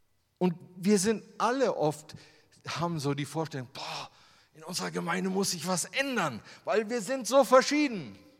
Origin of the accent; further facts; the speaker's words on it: Germany; Ja, der Natale, der ist Italiener, der ist anders wie ich. Ich bin Deutscher.